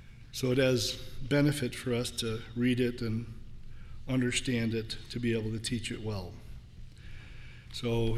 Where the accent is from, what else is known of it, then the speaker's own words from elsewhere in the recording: New York, United States; We're from Western New York, a little village of 950 people south of Buffalo, and grew up in a real basic household.